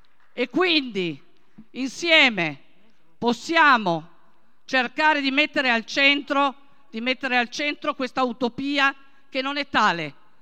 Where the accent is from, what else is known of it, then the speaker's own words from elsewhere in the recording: Turin, Piedmont, Italy; vengo da Torino anche, è l'angolo dei torinesi a quanto pare